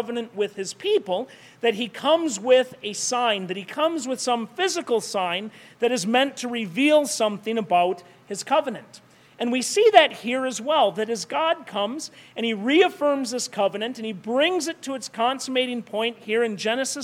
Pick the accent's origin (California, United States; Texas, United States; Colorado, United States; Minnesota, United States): Minnesota, United States; I grew up in Minnesota, and I can tell you that deer are ubiquitous.